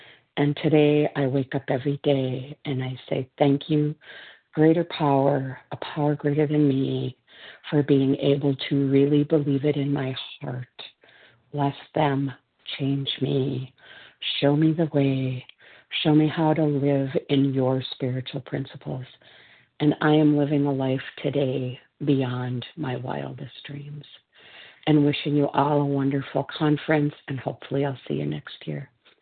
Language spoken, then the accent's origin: English; Minnesota, United States; I'm from Minnesota, currently wintering in Southern Texas.